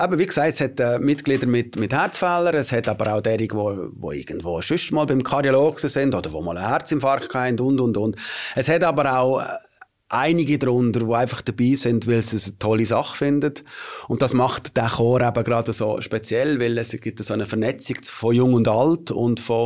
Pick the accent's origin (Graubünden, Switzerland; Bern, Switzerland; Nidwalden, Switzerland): Nidwalden, Switzerland; moved away as an adult; now in Basel, Switzerland; Ja, ich komme ursprünglich aus Nidwalden.